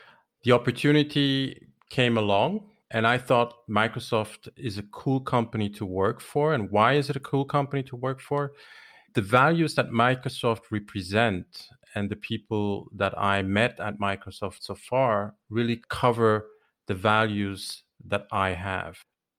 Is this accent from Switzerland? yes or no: yes; German-speaking Switzerland, Switzerland; also born or lived in New York; born in New York, French Caribbean heritage. That's where my name comes from. And I grew up in the German-speaking part of Switzerland, married to an Italian national.